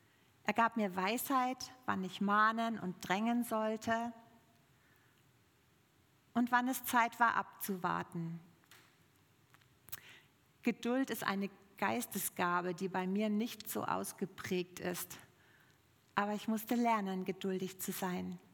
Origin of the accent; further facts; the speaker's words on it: Hamburg, Germany; ich überhaupt im Fichtelgebirge bleiben soll, nachdem mein Mann verstorben war, oder wegziehen, in meine Heimatstadt Hamburg zurückkehren.